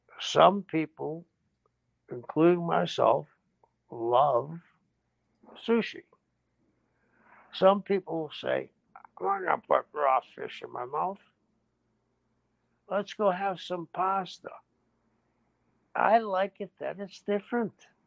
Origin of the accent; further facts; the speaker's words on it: Boston, Massachusetts, United States; also born or lived in Cambridge; When I was a kid growing up in South Boston and in Cambridge and all of it